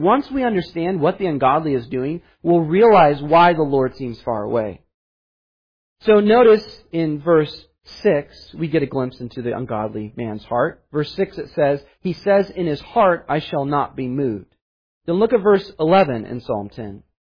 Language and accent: English; Colorado, United States; as a 9-year-old boy growing up in Colorado when the Columbine massacre occurred.